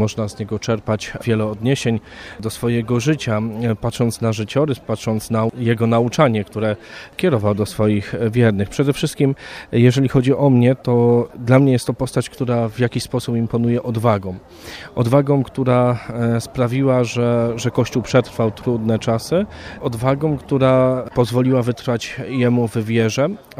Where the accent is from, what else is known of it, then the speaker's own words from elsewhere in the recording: Kępno, Greater Poland Voivodeship, Poland; Bo my jesteśmy z Kępna, idziemy jeden dzień krócej niż pielgrzymka z Kalisza, inne grupy.